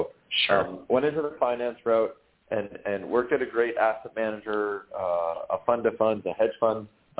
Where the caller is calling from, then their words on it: New York, United States; I'm in our office in Midtown Manhattan, a block away from, the third 16 Handles that was ever built in Murray Hill.